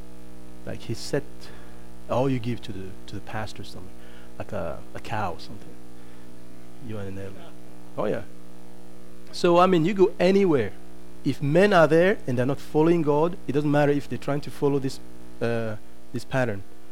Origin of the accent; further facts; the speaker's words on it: Canada; I'm from Canada.